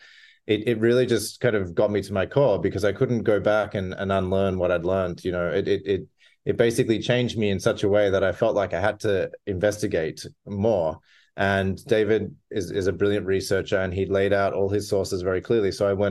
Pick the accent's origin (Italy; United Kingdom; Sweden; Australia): Australia; Melbourne, Victoria; I grew up in Australia, in Melbourne, and I just kind of, you know, thought the world was a certain way.